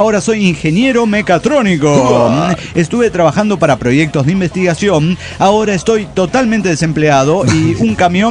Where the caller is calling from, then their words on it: León, Guanajuato, Mexico; Soy el autista de León, Guanajuato, México.